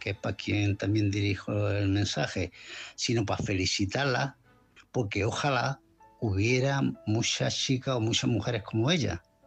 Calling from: Malaga, Andalusia, Spain; de Málaga.

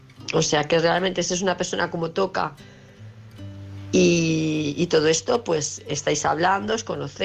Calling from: Palma de Mallorca, Balearic Islands, Spain; de Palma de Mallorca.

